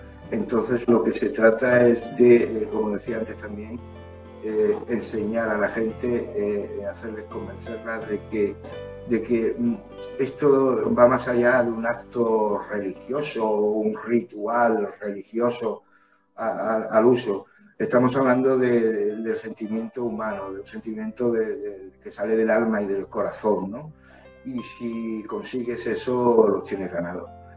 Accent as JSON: {"language": "Spanish", "region": "Navarre", "country": "Spain", "tie": "born there", "said": "yo nací en Navarra, cómo un navarro puede ser presidente"}